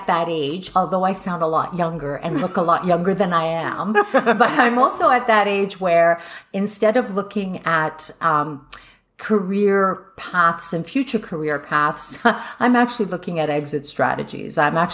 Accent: Australia; born there; I was born and raised, or not raised so much, but I was born in Australia. We have gone there together. I have a huge family base there

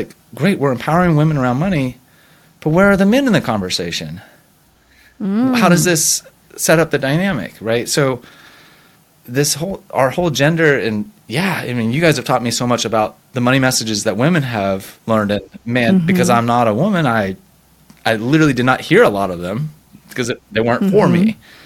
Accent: San Francisco, California, United States; also born or lived in Houston, Texas; I grew up on the West Coast, San Francisco area. So yes, grew up in a liberal environment. I lived in Houston, Texas.

